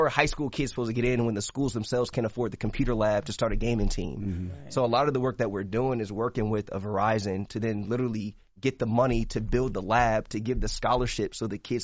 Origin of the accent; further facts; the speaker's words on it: Columbia, South Carolina, United States; I'm from Columbia, South Carolina.